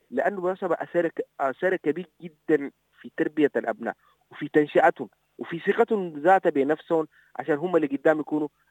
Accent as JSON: {"language": "Arabic", "country": "Sudan", "said": "عندنا مشكلة كسودانيين في حاجة اسمها الشعور بالوصمة دائما"}